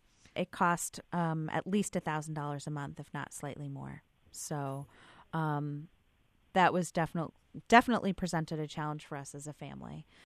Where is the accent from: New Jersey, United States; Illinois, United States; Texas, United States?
Illinois, United States; Chicago; I'm from Chicago, Illinois.